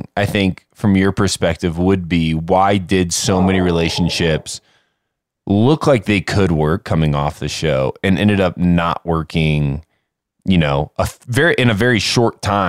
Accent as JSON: {"language": "English", "region": "Indiana", "country": "United States", "said": "You know, I'm from Indiana originally and from an incredible agriculture town."}